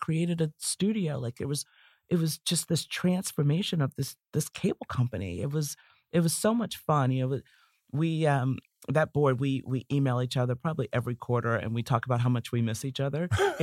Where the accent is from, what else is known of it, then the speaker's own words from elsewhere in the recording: Baltimore, Maryland, United States; It's based in my hometown of Baltimore.